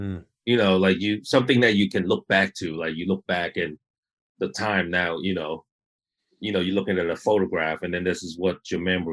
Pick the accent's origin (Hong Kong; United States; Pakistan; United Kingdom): Hong Kong; English is a second language; Hong Kong, born and raised in Hong Kong.